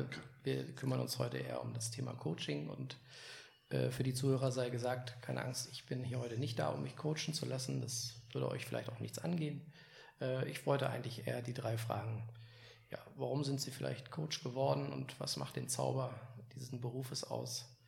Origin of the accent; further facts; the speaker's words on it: Hanover, Lower Saxony, Germany; Als waschechter Hannoveraner würde ich bitte, würde ich darum bitten, dass wir beim Hochdeutsch bleiben.